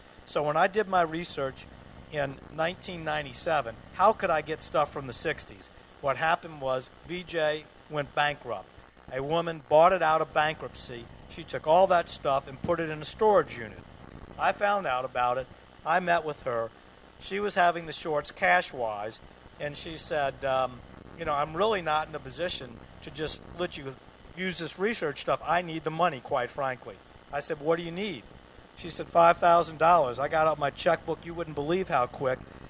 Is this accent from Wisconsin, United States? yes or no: no; New Orleans, Louisiana, United States; I'm from New Orleans. Have a great time in my city.